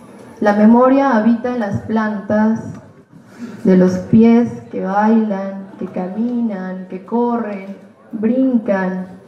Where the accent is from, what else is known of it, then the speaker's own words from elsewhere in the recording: Oaxaca, Mexico; vengo de la Costa Chica de Oaxaca